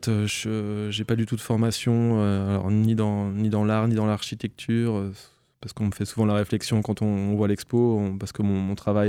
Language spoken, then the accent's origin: French; Épinal, Grand Est, France; now in Nancy, France; Moi, je suis natif d'Épinal. Et ça fait une trentaine d'années que je suis à Nancy. Je suis arrivé quand j'étais adolescent.